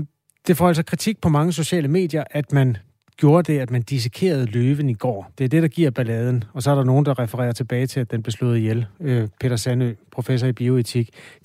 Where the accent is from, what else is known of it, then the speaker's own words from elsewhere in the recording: Stilling, Central Denmark Region, Denmark; i Stilling, hvor jeg er vokset op.